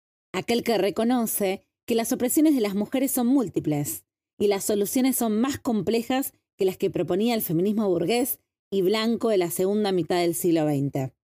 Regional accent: Argentina; Soy argentina.

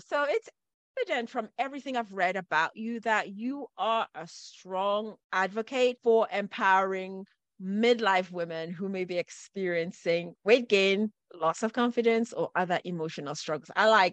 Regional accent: Cameroon; We're both from Cameroon, and she grew up actually going to the farm and doing that kind of work.

